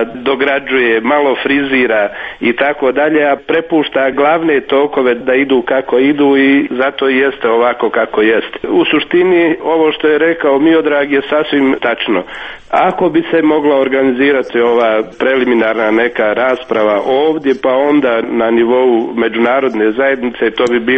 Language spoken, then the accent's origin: Serbian; Banja Luka, Republika Srpska, Bosnia & Herzegovina; dolazim iz Banja Luke.